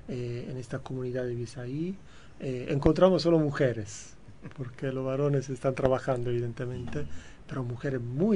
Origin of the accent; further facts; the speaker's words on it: Paraguay; como paraguayos